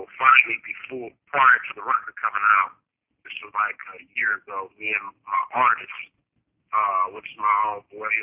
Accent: Pomona, California, United States; being that we grew up around Pomona, California

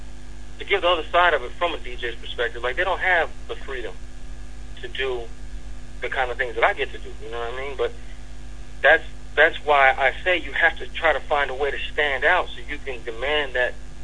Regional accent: West Coast, United States; We're from the West Coast, you know what I mean?

